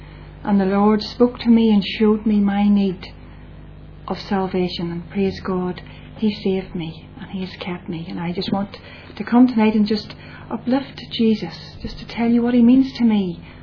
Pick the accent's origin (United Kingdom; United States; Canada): United Kingdom; Magherafelt, Northern Ireland; Well, I was brought up just outside Macrofelt. I'm the youngest of four girls.